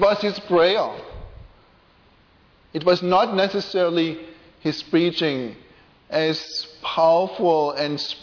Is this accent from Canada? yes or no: no; Germany; accent: German; so I hope you bear with me if I can't get rid of my German accent. That's just how it is.